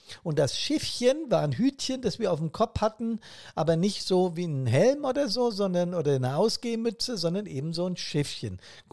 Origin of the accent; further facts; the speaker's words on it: Bad Soden am Taunus, Hesse, Germany; ich bin 1969 in die Feuerwehr meiner Heimatstadt Bad Soden am Taunus eingetreten. Tja, da war ich gerade mal 8 Jahre alt.